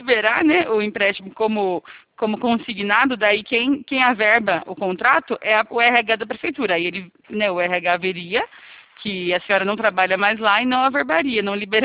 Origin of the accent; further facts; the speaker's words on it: São Roque, São Paulo, Brazil; Lembra que eu sou de São Roque, pertinho de Vargem Grande ali.